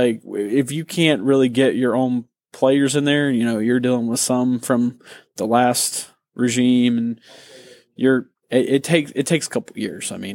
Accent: Alabama, United States; So when I was a little kid, growing up in Alabama

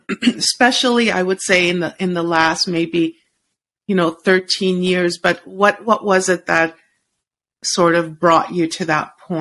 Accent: Canada; as a Canadian, we would probably use Canadian maple syrup and, you know, butter.

